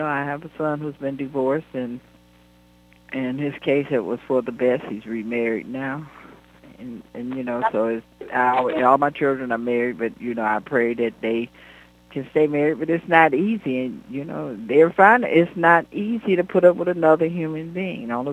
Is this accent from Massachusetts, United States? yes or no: no; Detroit, Michigan, United States; now in Los Angeles, United States; I live in L.A. now, but I'm from Detroit.